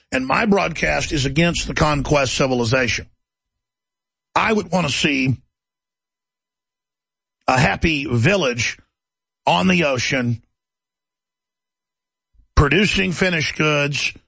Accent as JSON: {"language": "English", "town": "Dallas", "region": "Texas", "country": "United States", "tie": "born or raised there", "said": "I was talking about Dallas, growing up in Dallas and the thug culture I saw there"}